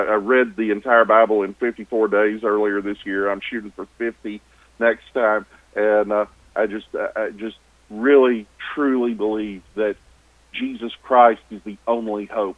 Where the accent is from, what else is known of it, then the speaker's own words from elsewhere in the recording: Arkadelphia, Arkansas, United States; Well, I grew up in Arkadelphia